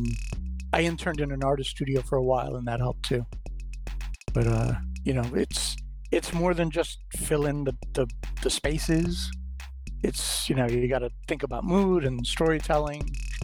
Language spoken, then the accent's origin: English; New York, United States; I'm from New York, right? So take the subway everywhere.